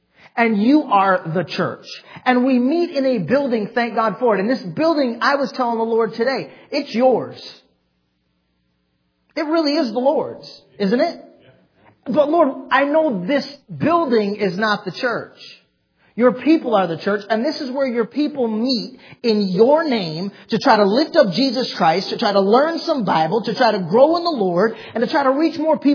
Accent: United States; I would be willing to fight and die to maintain my freedom as an American.

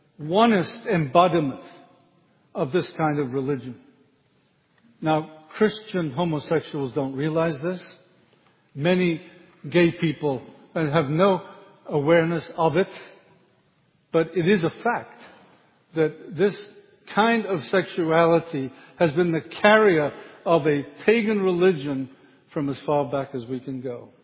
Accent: England, United Kingdom; I'm an Englishman, I don't have any forefathers going here.

